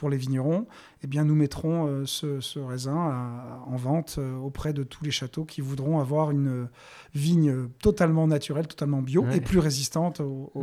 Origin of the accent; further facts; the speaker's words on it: Bordeaux, Nouvelle-Aquitaine, France; et donc par construction, on est bordelais, donc on voulait aussi travailler.